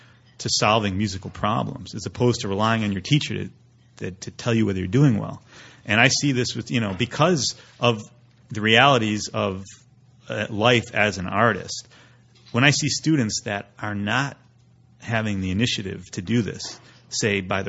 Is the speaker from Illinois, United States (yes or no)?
yes; Chicago, Illinois, United States; when I was very young, I lived, you know, on the north side of the city, and then I went to school in the suburbs, north suburbs, and then I went to DePaul and moved back to the city basically at age 20.